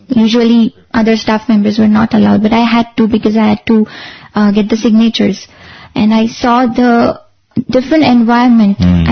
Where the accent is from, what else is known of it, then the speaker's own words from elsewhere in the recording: Surat, Gujarat, India; from Surat, Gujarat. I am a student, just completed my bachelor's in interior design.